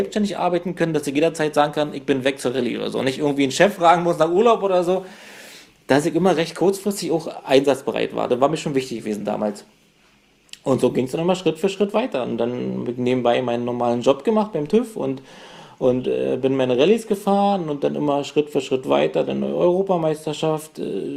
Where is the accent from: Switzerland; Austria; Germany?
Germany; Brandenburg; die Ecke, wo ich herkomme, so 100 Kilometer nördlich von Berlin, die war zu DDR-Zeiten schon ziemliche Motorsport-Hochburg.